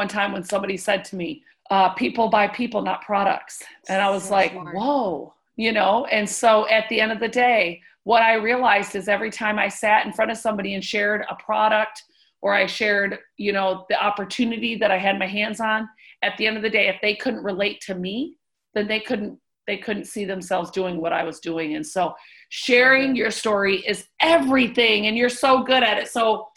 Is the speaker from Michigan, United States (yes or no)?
yes; Michigan, United States; now in Florida, United States; And, you know, I'm living in Florida now. I grew up in Michigan and I just moved to Florida